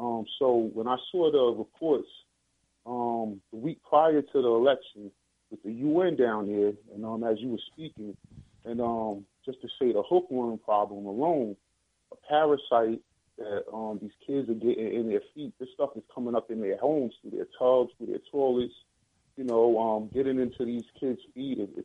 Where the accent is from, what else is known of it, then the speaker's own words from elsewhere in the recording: New York, United States; I'm from New York.